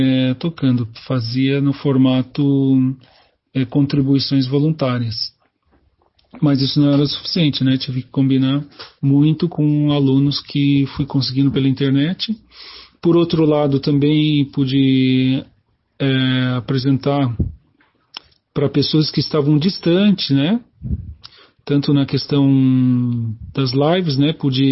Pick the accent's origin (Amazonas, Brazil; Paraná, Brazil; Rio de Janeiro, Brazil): Paraná, Brazil; Curitiba; sou de Curitiba.